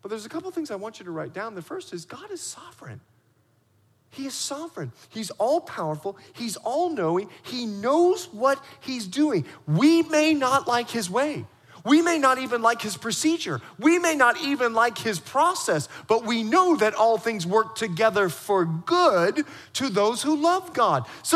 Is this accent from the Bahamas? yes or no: yes; Bahamas; I'm from the Bahamas, right? Like, I don't even know what snow is. I've never seen snow, much less black ice.